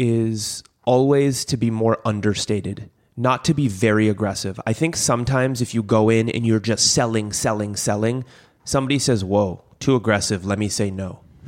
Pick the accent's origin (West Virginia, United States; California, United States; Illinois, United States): California, United States; Los Angeles; I said, oh, I'm from Los Angeles.